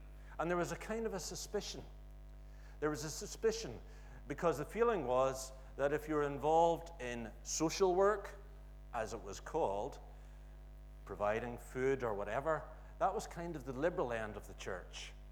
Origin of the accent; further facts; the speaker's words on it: Ireland; but I'm also an Irishman, and boy, it's pleasant to be an Irish rugby fan just at the moment.